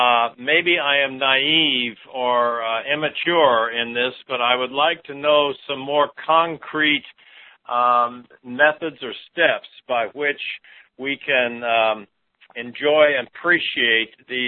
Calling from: Vermont, United States

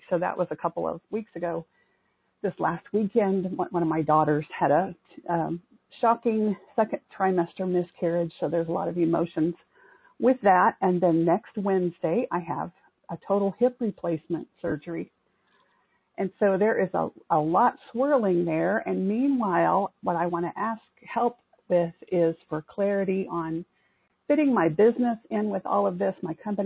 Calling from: Oklahoma City, Oklahoma, United States; I am calling from Oklahoma City area

